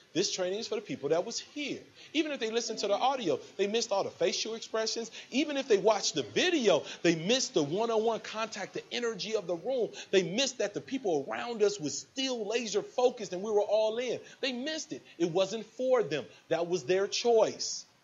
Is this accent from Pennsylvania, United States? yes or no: no; Chicago, Illinois, United States; I'm from Chicago.